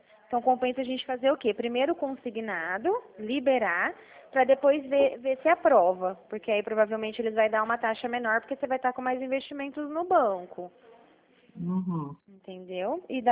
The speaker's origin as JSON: {"language": "Portuguese", "town": "Dracena", "region": "São Paulo", "country": "Brazil", "said": "eu sou de Dracena, né?"}